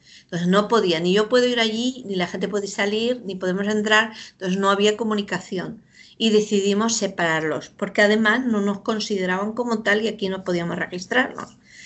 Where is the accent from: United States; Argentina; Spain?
Spain; Madrid, Community of Madrid; Sí, soy madrileña, nací en Madrid. Mis padres, origen todo extremeño, así que mi ligadura con extremeña es muy, muy fuerte y muy querida.